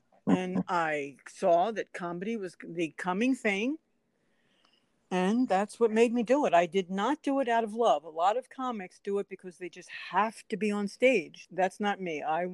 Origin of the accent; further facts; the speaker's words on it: Philadelphia, Pennsylvania, United States; Sometimes for me, being an Irish girl from Philadelphia, in Philly, I cut up guys.